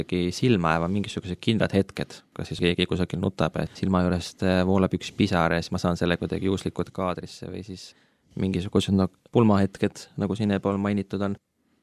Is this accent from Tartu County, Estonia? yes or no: yes; Tartu, Tartu County, Estonia; now in Tallinn, Estonia; Ma olen 28 , pärit Tartust , nüüd elan Tallinnas juba viimased 5-6 aastat . ma olen endine 3D koguduse liige , aga enam ei ole . nüüd äsja sain ametlikult siis Nõmme baptisti koguduse liikmeks .